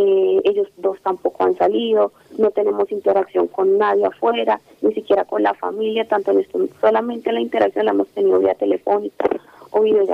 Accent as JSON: {"language": "Spanish", "town": "Villavicencio", "region": "Meta", "country": "Colombia", "lives_now": "Bogotá, Colombia", "said": "nosotros somos de Villavicencio, entonces nosotros acá en Bogotá somos los cuatro nada más."}